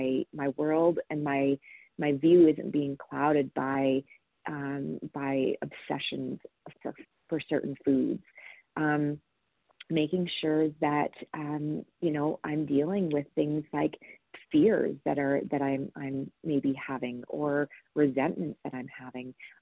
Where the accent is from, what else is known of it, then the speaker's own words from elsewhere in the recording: Alberta, Canada; I am from Alberta, Canada